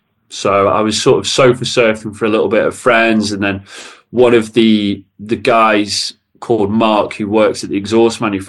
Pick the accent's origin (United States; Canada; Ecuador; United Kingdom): United Kingdom; Macclesfield, North West England; also born or lived in Colchester; So I grew up in Macclesfield. I was actually born in Colchester. My dad was in the Paras, but I only lived there till I was maybe 2 or 3 years old. I moved to Macclesfield.